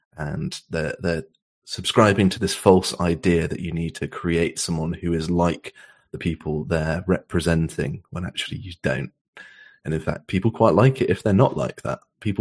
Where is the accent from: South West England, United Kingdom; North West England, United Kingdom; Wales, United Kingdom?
South West England, United Kingdom; accent: West Country; I wish I could lose the sort of slight tinges of my West Country accent that make me say the start of the number three very strange.